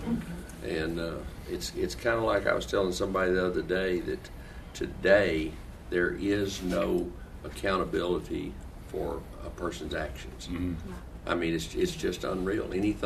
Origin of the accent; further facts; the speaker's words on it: Texas, United States; So, I'm from East Texas, so that's what we call hellfire and damnation preaching.